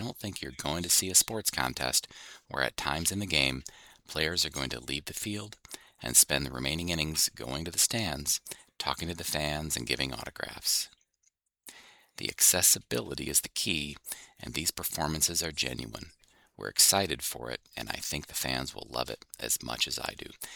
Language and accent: English; Urbana, Illinois, United States; I grew up in Urbana, and I know the smaller communities.